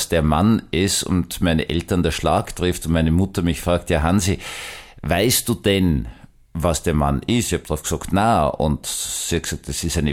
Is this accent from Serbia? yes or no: no; Austria; wie man als Österreicher ein Visum gebraucht hat